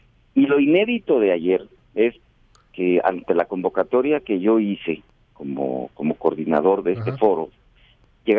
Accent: Guerrero, Mexico; soy guerrerense, soy senador de la República de Guerrero

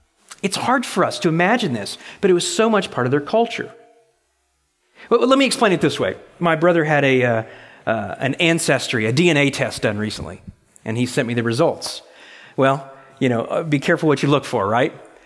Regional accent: Ireland; I'm like, why not? I'm Irish. I'll go with you.

